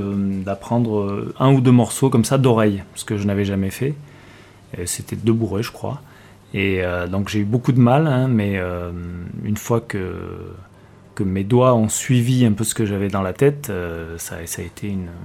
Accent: Aurillac, Auvergne-Rhône-Alpes, France; born there; dans toute famille, il y a bien un côté auvergnat, donc quand on remonte bien, bien loin. Mais je suis né à Aurillac, toutefois, et en fait, on est plutôt une famille de musiciens, quand même, en commençant par

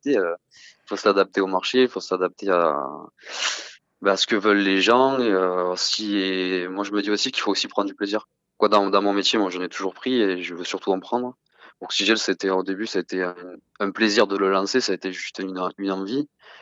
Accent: Occitanie, France; Et j'ai eu envie de revenir un peu déjà chez moi, en Aveyron

